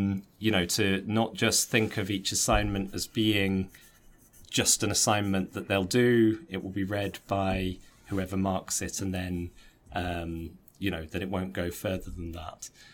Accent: England, United Kingdom; I'm from England, grew up in England. And so that was the sort of native speaker variety of English that I thought was standard

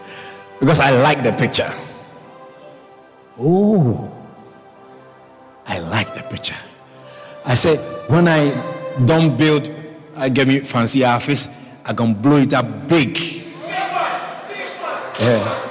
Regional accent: Ghana; born there; moved away; also born or lived in Europe; I was born in Ghana in the west coast of Africa. I migrated to Europe to live for 15 years. Then my pastor sent me to come here to come and do church.

